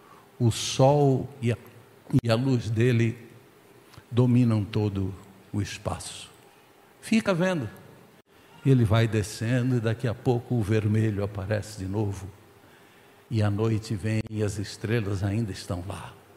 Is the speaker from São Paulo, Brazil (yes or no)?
yes; Santos, São Paulo, Brazil; Eu sou de Santos, eu trabalhei em navios, eu gosto do mar e sou santista em todas as acepções desta bonita palavra.